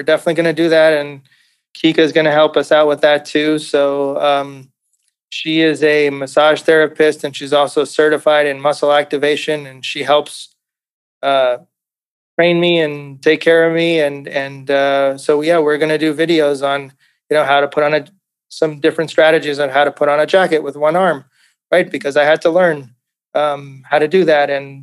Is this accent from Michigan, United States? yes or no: no; California, United States; I grew up in California, so I didn't have to use a jacket all that often.